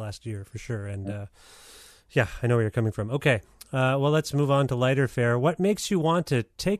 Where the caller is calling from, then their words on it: Guelph, Ontario, Canada; I'm calling you from Guelph